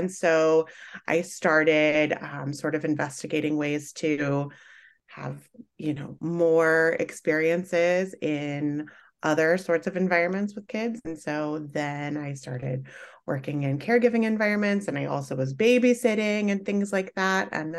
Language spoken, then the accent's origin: English; Kansas, United States; college, I went initially to a state school here in Kansas that was just about 30 minutes away from my hometown.